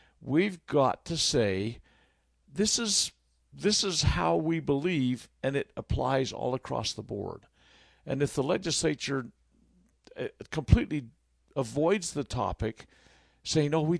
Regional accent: Utah, United States; But I look at we're from Utah.

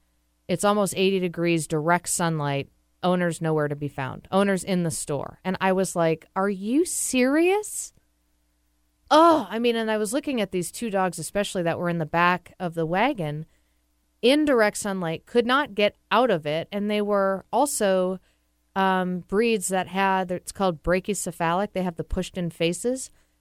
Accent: Massachusetts, United States; In Massachusetts, actually, last summer I was visiting. I'm from Massachusetts.

